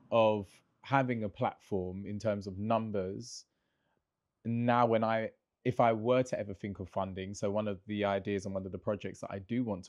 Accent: United Kingdom; as Black British people, as we become and have more cultural capital in terms of wealth within this country

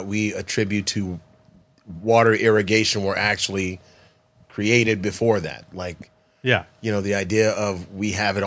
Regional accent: Los Angeles, California, United States; From L.A., yeah.

